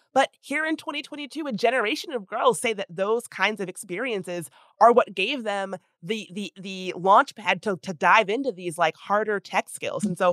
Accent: United States; As an American, I have this perhaps incorrect idea of like Sweden as this gender utopia where everything is great.

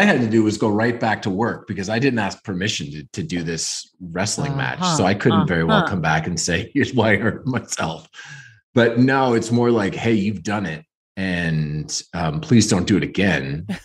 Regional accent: Toronto, Ontario, Canada; I'm from Toronto.

